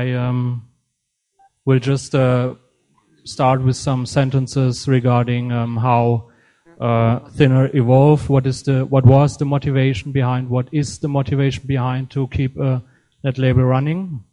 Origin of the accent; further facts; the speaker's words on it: Mannheim, Baden-Württemberg, Germany; English is a second language; I'm from Mannheim